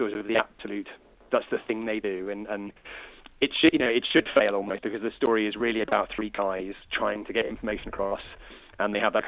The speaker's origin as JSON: {"language": "English", "country": "United Kingdom", "said": "obviously you can tell from my voice that I play an American in it, but I'm just a Brit."}